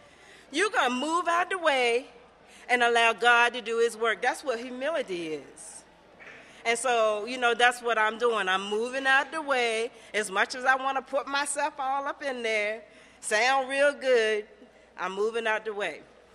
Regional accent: Somerset County, Maryland, United States; I grew up in this area. I grew up on the Eastern Shore. And I grew up in a little town called Somerset County, which is like an hour and a half away from here.

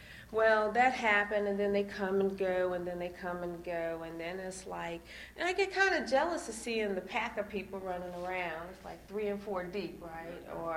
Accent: Midwest, United States; I'm from the Midwest originally

